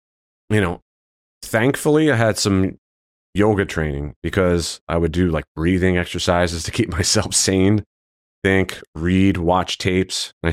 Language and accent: English; Philadelphia, Pennsylvania, United States; growing up in Philly, like, you know, if you were never in a street fight, you were weird